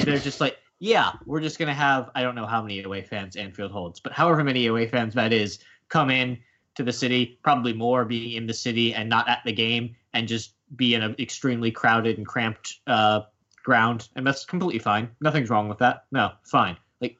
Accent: United States; Like, we've seen, just as an American, seeing the NBA cancel

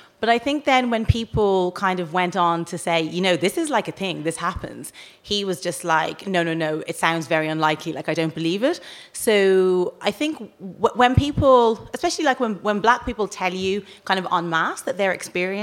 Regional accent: Dublin, Leinster, Ireland; moved away; I grew up in Rialto, yeah.

